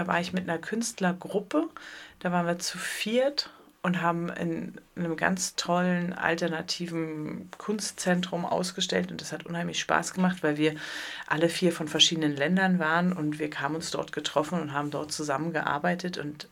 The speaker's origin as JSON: {"language": "German", "region": "Berlin", "country": "Germany", "tie": "born or raised there", "lives_now": "Konstanz, Germany", "said": "Meine Heimatstadt, Berlin."}